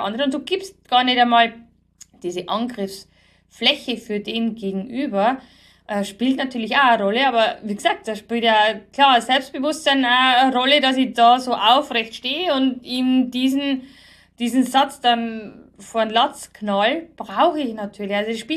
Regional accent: Bavaria, Germany; Wie heißt es bei uns in Bayern immer, nicht auf Goschen gefallen, du darfst nicht auf Goschen gefallen sein.

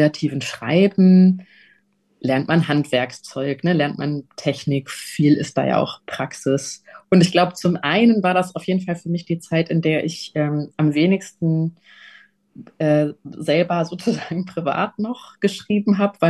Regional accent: North Rhine-Westphalia, Germany; ich komme aus dem Ruhrgebiet ursprünglich. Und da gibt es tatsächlich einfach viele ganz alte Eisdielen, die schon seit 1913 oder 1920 oder so dort sind

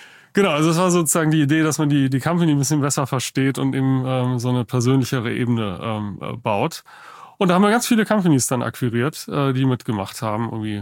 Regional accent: Bonn, North Rhine-Westphalia, Germany; moved away as an adult; now in United States; Ich bin in Bonn geboren. Und in Bonn dann zur Schule gegangen, Abitur gemacht und habe dann in Köln studiert, also BWL studiert. Dann mich irgendwie nach Berlin kurz gezogen

